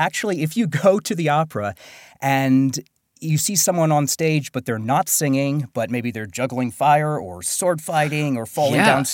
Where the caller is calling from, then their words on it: New York City, New York, United States; I'm calling from New York City, and my company is Read2Me.